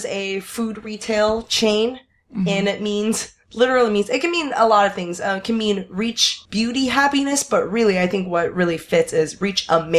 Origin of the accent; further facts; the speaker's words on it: Taiwan; Growing up in Taiwan, I'm always so amazed at the wonderful job of localizing and translating English brand names